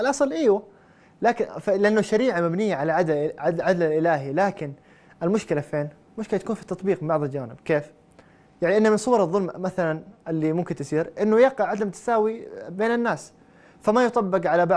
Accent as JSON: {"language": "Arabic", "country": "Saudi Arabia", "said": "هذا منتشر في الشوارع، حتى عندنا في السعودية أحيانا تشوف البسة مقطوع ذيلها"}